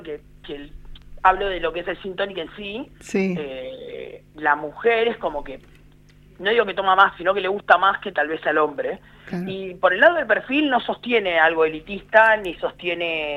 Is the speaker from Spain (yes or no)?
no; Buenos Aires, Argentina; nosotros somos de Buenos Aires